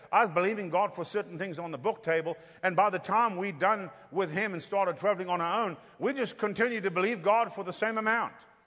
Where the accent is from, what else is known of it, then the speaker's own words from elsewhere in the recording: South Africa; now in United States; See, so we come from South Africa with all that stuff going on. Then we get thrown here into America